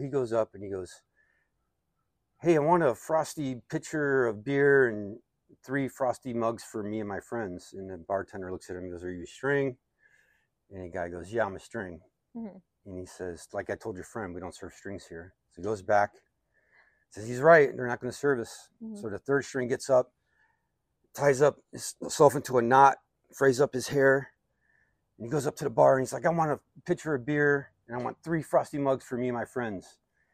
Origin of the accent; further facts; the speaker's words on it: Chicago, Illinois, United States; My grandparents, they didn't have a lot of means, so it wasn't like we were living large in Chicago. But the thing I loved about Chicago the most was I loved the four seasons.